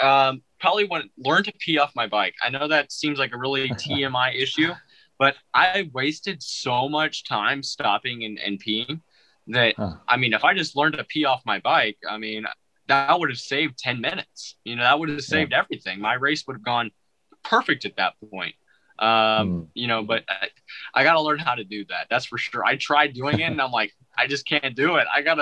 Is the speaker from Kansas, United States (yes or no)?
yes; Kansas, United States; I'm from Kansas, and to me, even it was windy.